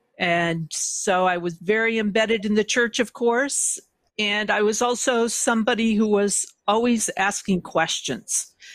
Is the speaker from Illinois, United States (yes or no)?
yes; Illinois, United States; And then growing up in Illinois, it was a strip mine area